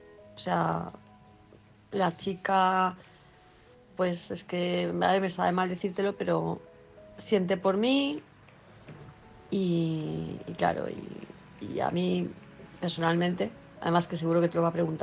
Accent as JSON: {"language": "Spanish", "town": "Palma de Mallorca", "region": "Balearic Islands", "country": "Spain", "said": "de Palma de Mallorca, ya me conocéis."}